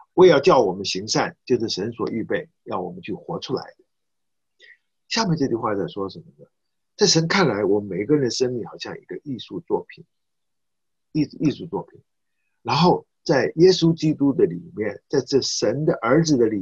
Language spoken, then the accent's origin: Chinese; China; 我们中国人做事情比较含蓄一点啊